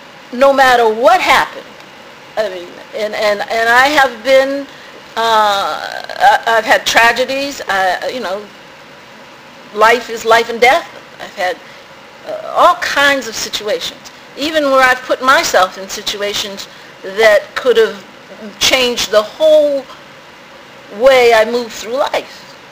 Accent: Malden, Massachusetts, United States; There was a church in Malden, Massachusetts, where I was a kid, called Emmanuel Baptist Church.

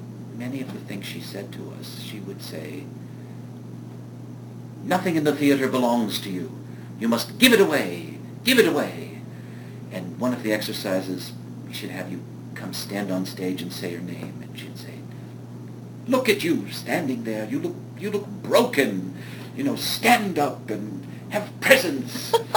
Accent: Tarrytown, New York, United States; In fact, it turns out he lived in the town next door to my hometown. So sometimes if he were going home for the weekend, he'd give me a lift and drop me off in Tarrytown

